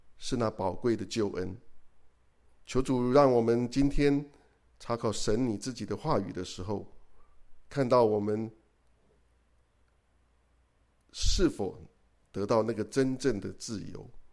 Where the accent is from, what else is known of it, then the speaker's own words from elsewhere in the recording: China; now in United States; 我觉得我们中国人是，我们是有自己的法则